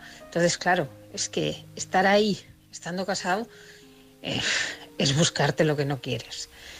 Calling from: Barcelona, Catalonia, Spain; de Barcelona.

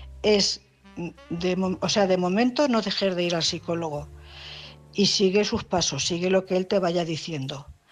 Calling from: Cuenca, Castilla-La Mancha, Spain; corresponsal de Cuenca.

